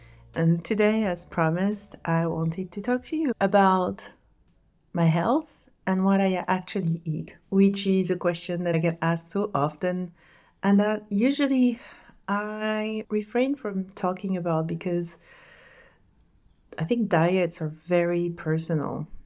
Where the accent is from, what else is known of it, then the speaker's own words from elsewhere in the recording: France; English is a second language; My grandma was a chef, my father was a chef. I come from France, the culture around food is incredible.